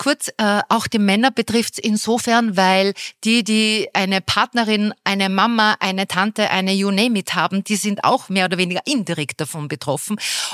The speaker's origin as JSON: {"language": "German", "country": "Austria", "said": "bei uns in Österreich"}